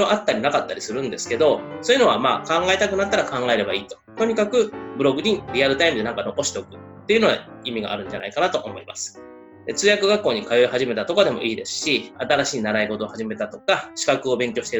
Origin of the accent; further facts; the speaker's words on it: Toyama, Japan; now in Tokyo, Japan; 今このポッドキャストは故郷の富山ですね、実家で録音してます。普段は帰省って3日ぐらいがせいぜいなんですけど、今は東京の方には部屋もないし